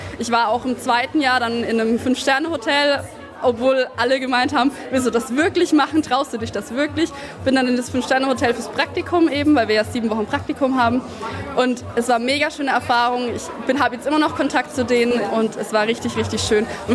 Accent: Schweinfurt, Bavaria, Germany; ich bin aus Schweinfurt, also ich bin für die Tourismusschule nach Kronach gezogen und war dann eben 3 Jahre in Kronach gewohnt

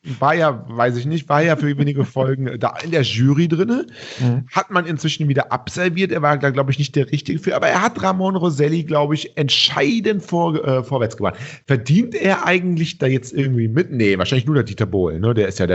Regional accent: Cologne, North Rhine-Westphalia, Germany; hier als Kölner

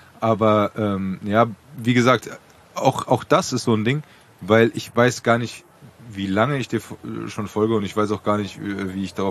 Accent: Frankfurt, Hesse, Germany; will ich als Frankfurter gar nicht so sagen

